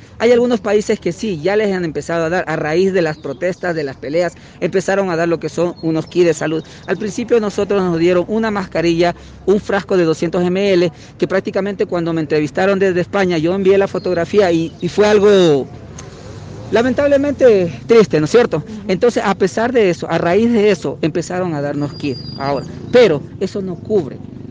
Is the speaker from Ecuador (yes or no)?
yes; Ecuador; Yo soy ecuatoriano